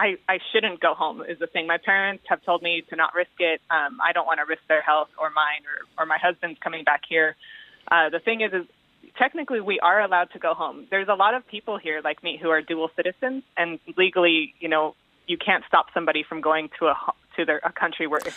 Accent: United States; for being American

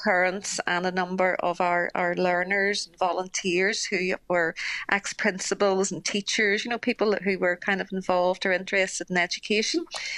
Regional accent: Northern Ireland, United Kingdom; So my feeling is, why not in Northern Ireland? You know, we're British citizens as well.

